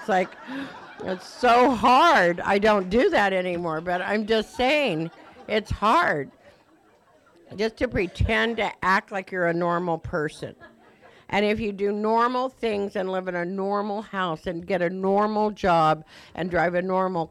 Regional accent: Phoenix, Arizona, United States; A lot of you know my story. I grew up in Phoenix, going to be a nun, ended up as a go-go dancer.

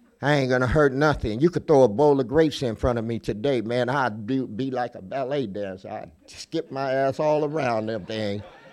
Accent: San Diego, California, United States; I grew up in Southeast San Diego. I've been here 54 years.

